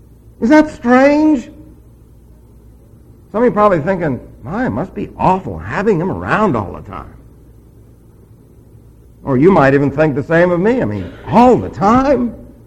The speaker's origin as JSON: {"language": "English", "region": "New York", "country": "United States", "said": "And I said, yo. I was from New York."}